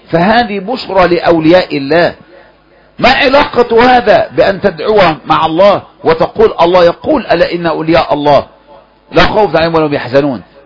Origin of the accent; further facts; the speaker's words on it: Egypt; وإحياء ما مات منذ عقود في بلدنا مصر